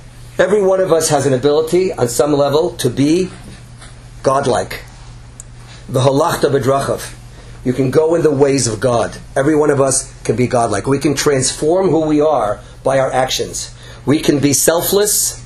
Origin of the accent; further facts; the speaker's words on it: Brooklyn, New York, United States; Back in the farm that I grew up in Brooklyn, New York, we didn't have an olive orchard, right?